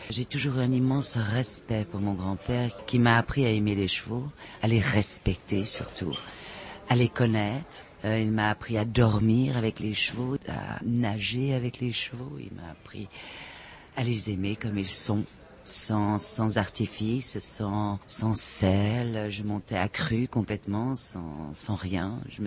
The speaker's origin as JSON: {"language": "French", "town": "Marseille", "region": "Provence-Alpes-Côte d'Azur", "country": "France", "tie": "born or raised there", "also_born_or_lived": "Camargue", "said": "Moi, je suis marseillaise. J'ai vécu à Marseille, mais aussi j'ai passé une grande partie de mon enfance en Camargue."}